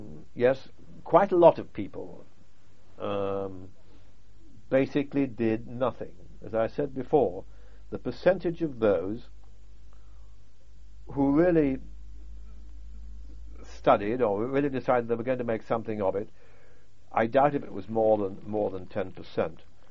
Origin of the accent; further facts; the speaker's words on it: North East England, United Kingdom; I'm from Northumberland